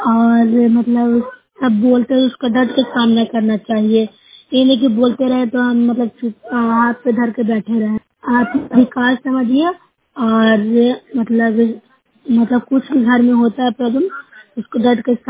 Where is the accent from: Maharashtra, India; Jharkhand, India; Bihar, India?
Bihar, India; मैं nausea block से हूँ, जिला नालंदा की निवासी हूँ।